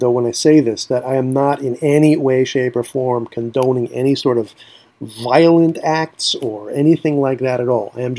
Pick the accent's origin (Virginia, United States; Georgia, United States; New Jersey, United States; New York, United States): New York, United States; Brooklyn; growing up in Brooklyn, obviously a very Democrat place, liberal place. I mean, I grew up in my neighborhood in Flatbush, it was Jews, Italians, some Latinos, black kids, Jamaicans, you name it.